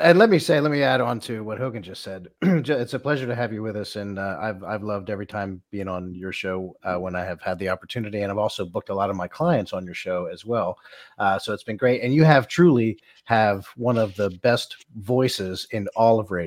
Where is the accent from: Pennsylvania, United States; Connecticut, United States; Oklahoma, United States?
Pennsylvania, United States; Philadelphia; We welcome from the city of brotherly love, which is, by the way, my hometown